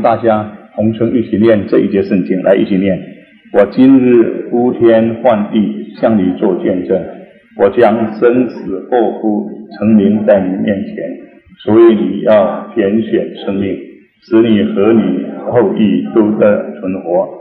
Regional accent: Taiwan; 我是从台湾来的，刚刚来一个礼拜，

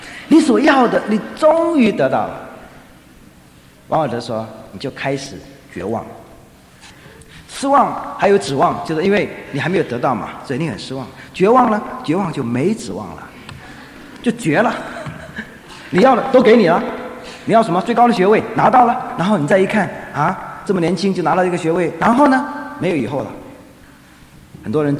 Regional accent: China; 我常想到我们中国人传福音给我们的同胞的时候，是不是也有同样的问题？

